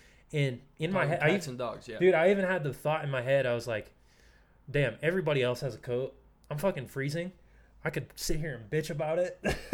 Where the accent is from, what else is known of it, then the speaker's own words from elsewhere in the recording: East Coast, United States; also born or lived in California; I'd spent time living in California. I grew up on the East Coast.